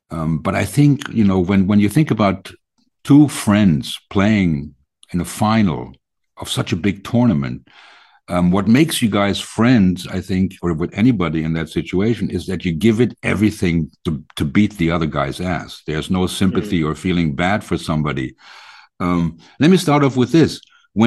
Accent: Germany; we're from Germany

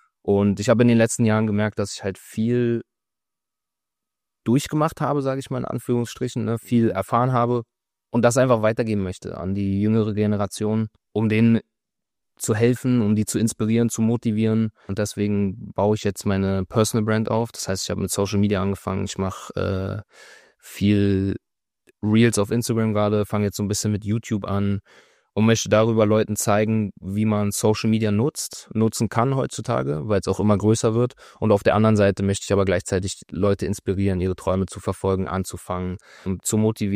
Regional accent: Berlin, Germany; Ich bin auch aus Berlin.

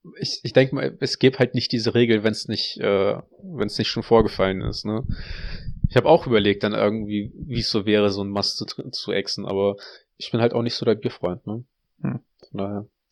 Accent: Russia; Ja, mir ist es egal, ob gerade als Russe oder nicht

